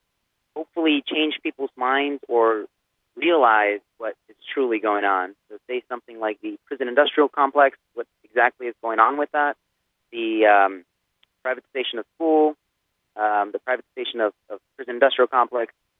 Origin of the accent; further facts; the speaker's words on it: San Diego, California, United States; first and foremost. I come from San Diego. I attend San Diego City Community College.